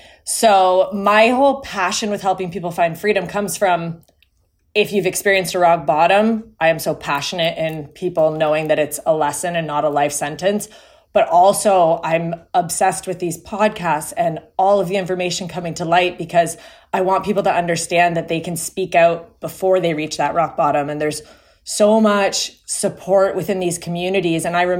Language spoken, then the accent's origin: English; Ontario, Canada; I am from Ontario, Canada, a small town.